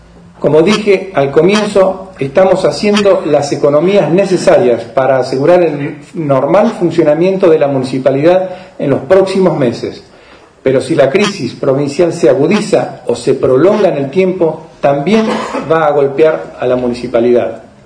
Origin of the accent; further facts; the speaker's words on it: Argentina; Unión entre nosotros como argentinos que somos